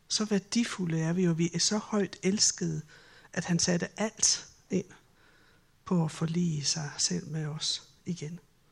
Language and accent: Danish; Slagelse, Zealand, Denmark; also born or lived in Klovborg; Jeg er oprindelig fra Slagelse. Det er måske nogen, der allerede har luret. Det var ikke sådan helt vestjysk.